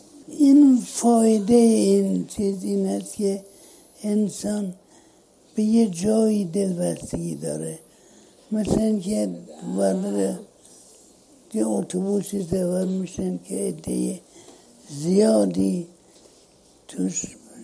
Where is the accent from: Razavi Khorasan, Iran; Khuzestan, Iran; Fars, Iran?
Razavi Khorasan, Iran; Bidokht; born there; also born or lived in Mashhad / Tehran; در بیدخت که متولد شدم، در مشهد مدت کوتاهی، یعنی 4-5 سال زندگی کردم، شغل داشتم، دوستانی دارم. در تهران همینجور، در تهران خوب خیلی وقت گذشت